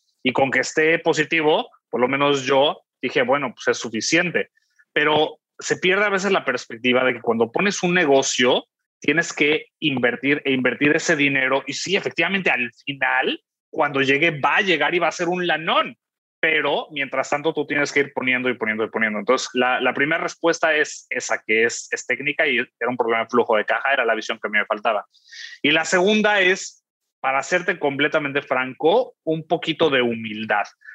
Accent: Mexico; yo soy mexicano

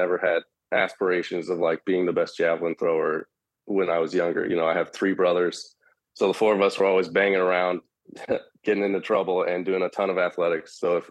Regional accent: San Jose, California, United States; I'm from San Jose, California.

